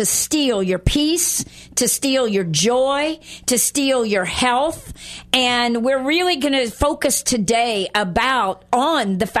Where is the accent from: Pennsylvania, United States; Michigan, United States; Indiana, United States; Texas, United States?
Indiana, United States; also born or lived in Central America; The church I grew up in Indiana, and then actually as a missionary's child in Central America